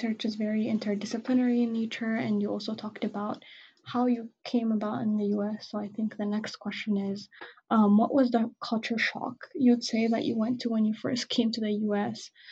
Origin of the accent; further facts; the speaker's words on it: Ethiopia; So I'm from Ethiopia. There are like several ethnicities. I come from a country with like 80 plus ethnicities